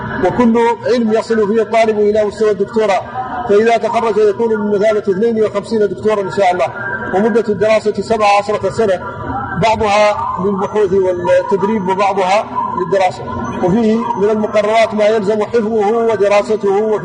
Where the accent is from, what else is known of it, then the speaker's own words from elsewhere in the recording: Mauritania; ويعلن على ذلك أيضا في وسائل الإعلام الأخرى عندنا في موريتانيا